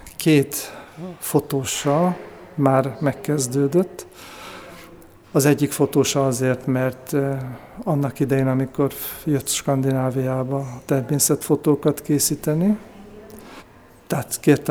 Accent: Nyíregyháza, Szabolcs-Szatmár-Bereg, Hungary; nyíregyháziak vagyunk, földiek vagyunk, nem egyhitűek, mert én evangélikus vagyok

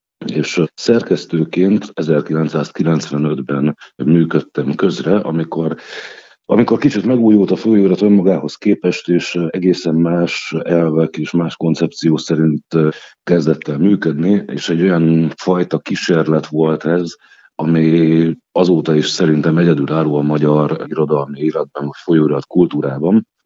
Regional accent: Miskolc, Borsod-Abaúj-Zemplén, Hungary; leginkább miskolciként ismernek a nevezett irodalmi életben. Leginkább azért, mert ott születtem, a középiskola nagy részét ott végeztem, egyetemre is oda jártam

